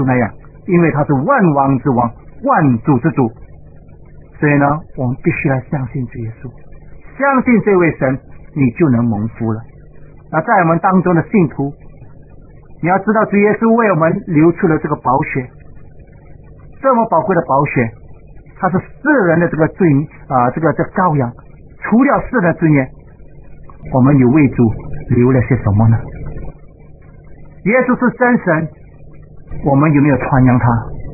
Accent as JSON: {"language": "Chinese", "country": "Singapore", "said": "不像我们新加坡人，新加坡人盼望什么？"}